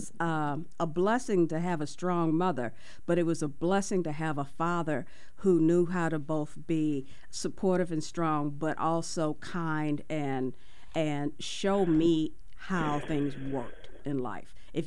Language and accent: English; Midwest, United States; Well, no, I've heard of cut wood. I'm from the Midwest.